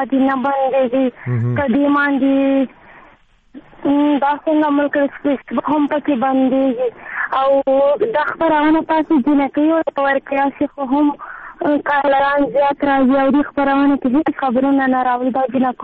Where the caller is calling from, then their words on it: Mingora, Khyber Pakhtunkhwa, Pakistan; سوات منګورې نه.